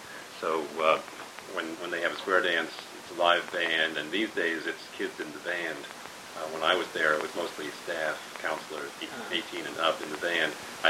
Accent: New York City, New York, United States; born there; Okay, I was born in New York City.

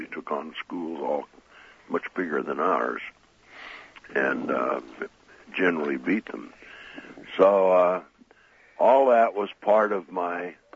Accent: Weed, California, United States; Okay, I was born in Weed, California, which is north near the Oregon border.

